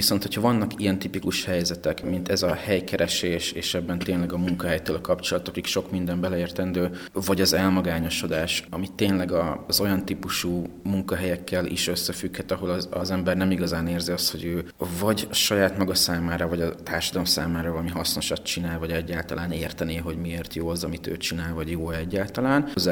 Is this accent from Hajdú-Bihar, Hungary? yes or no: no; Mosonmagyaróvár, Győr-Moson-Sopron, Hungary; now in Budapest, Hungary; Igen, egy vidéki kisvárosból, Mosonmagyaróvárról jöttem, ott születtem, ott nőttem fel, ott végeztem az iskoláimat. Én is Budapesten élek